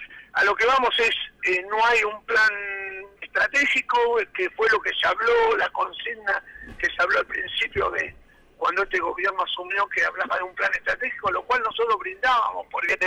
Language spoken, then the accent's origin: Spanish; Tandil, Buenos Aires Province, Argentina; Gente que somos de Tandil